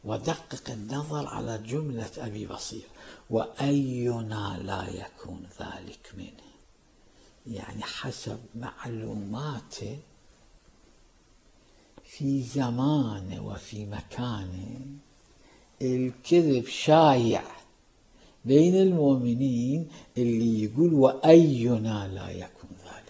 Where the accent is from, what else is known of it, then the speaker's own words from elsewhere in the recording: Karbala, Karbala Governorate, Iraq; كان عندنا في كربلاء المقدسة رجل دين